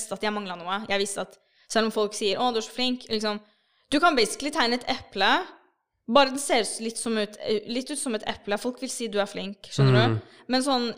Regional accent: Oslo, Norway; jeg vokste opp på Holmlia

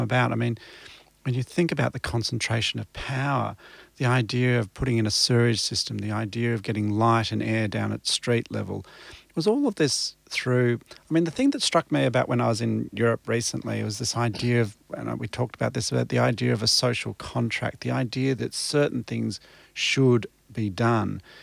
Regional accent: Melbourne, Victoria, Australia; because we're both from Melbourne, I suspect.

